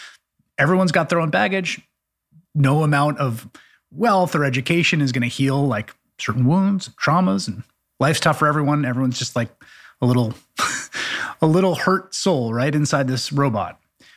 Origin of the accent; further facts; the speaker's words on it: New York City, New York, United States; I've witnessed that firsthand growing up in the Bronx among first generation families, right?